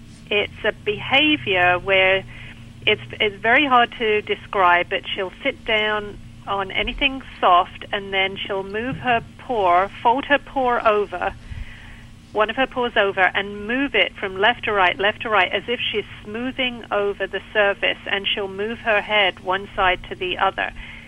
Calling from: Pinehurst, North Carolina, United States; I'm calling from Pinehurst in North Carolina.

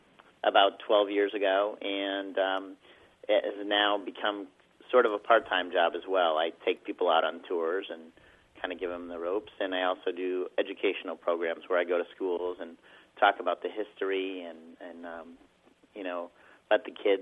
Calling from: Jericho, Vermont, United States; I'm calling from Jericho, Vermont.

